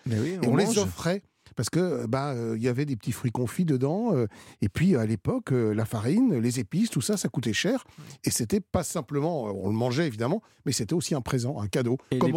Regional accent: Brussels, Brussels-Capital Region, Belgium; born there; Moi, je suis né à Bruxelles, j'ai grandi dans le beurre.

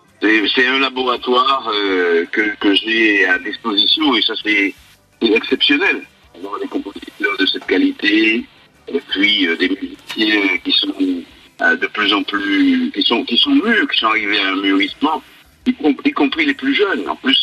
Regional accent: Martinique; je suis un citoyen de pays Martinique. Et moi, je suis un Martiniquais qui vit en pays occupé.

